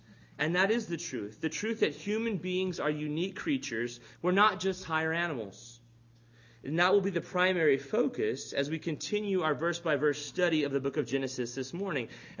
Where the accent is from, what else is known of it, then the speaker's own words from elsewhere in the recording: Texas, United States; I grew up in the South Texas culture, so I'm familiar with it